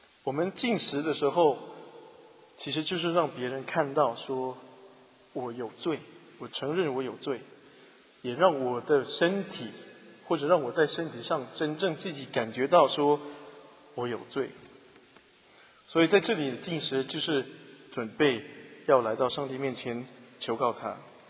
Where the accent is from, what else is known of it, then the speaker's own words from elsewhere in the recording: China; 那我们中国人很可以理解，